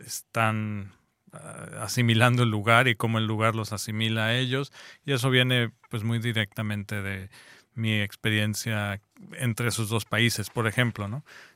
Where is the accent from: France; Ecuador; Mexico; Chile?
Mexico; Guanajuato; Sí, yo soy de Guanajuato, crecí en Guanajuato y ahí estoy muy inspirado ahí en eso.